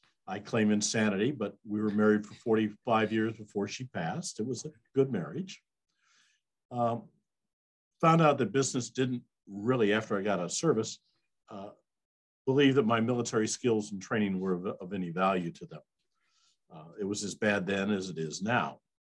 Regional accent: Iowa, United States; I'm a Midwestern boy. I grew up in Iowa.

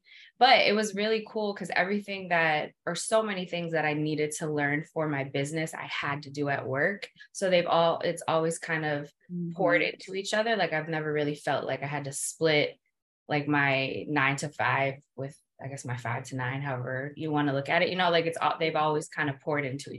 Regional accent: New Jersey, United States; I'm from Jersey, like I told you.

